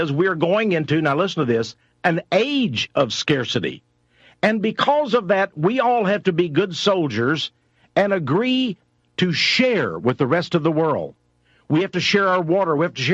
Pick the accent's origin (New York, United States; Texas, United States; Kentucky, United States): Texas, United States; Now, you know, I come from East Texas.